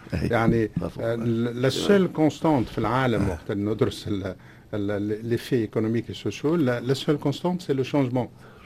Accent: Tunisia

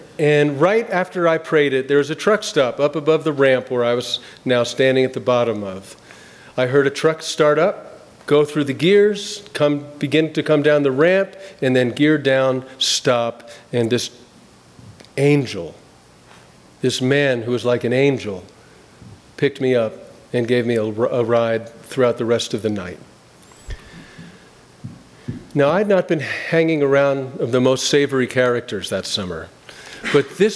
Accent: Summit, New Jersey, United States; In my hometown in Summit, New Jersey, Calvary Episcopal Church, a big church, and they used to put a ton of live Christmas trees in the front of the church.

